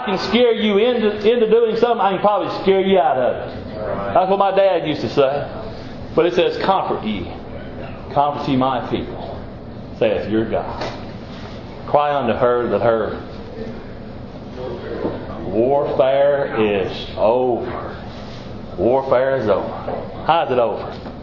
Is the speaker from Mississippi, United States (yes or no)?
yes; Mississippi, United States; That's the reason I come from South Mississippi to right here, is to worship.